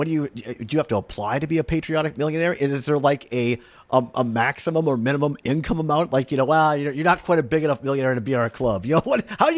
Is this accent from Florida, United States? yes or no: no; Richland Center, Wisconsin, United States; Well, I can't wait to see you in Richland Center. You know, any chance to get back to my hometown, that's going to be a lot of fun.